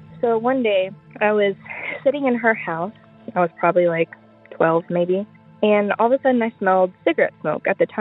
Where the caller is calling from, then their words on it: Germany; I am calling from Germany, but my stories happened in Tennessee.